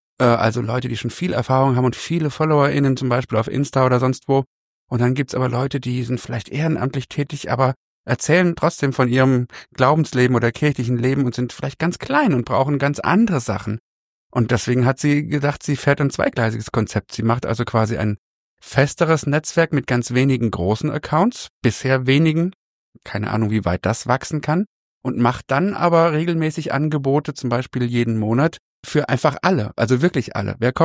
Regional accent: Bavaria, Germany; Und bei uns in Bayern sagt man, dieses Social-Media-Ding, das hat auch was von Verkündigung.

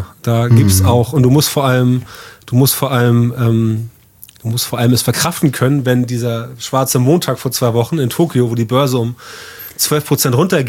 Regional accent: Elmshorn, Schleswig-Holstein, Germany; now in Hamburg, Germany; Ich lebe ja in Hamburg, bin aber in Elmshorn aufgewachsen. Das ist eine kleine Stadt, 50.000 Einwohner vor den Toren Hamburgs.

